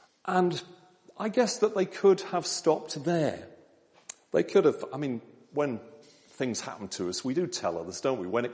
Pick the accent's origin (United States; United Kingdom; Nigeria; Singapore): United Kingdom; Lowestoft, East of England; I responded to that call at a meeting in my hometown of Lowestoft and turned to Christ.